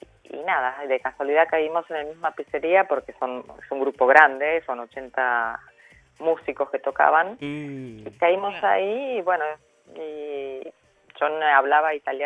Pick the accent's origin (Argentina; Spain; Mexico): Argentina; Soy de Argentina, la verdad que sí.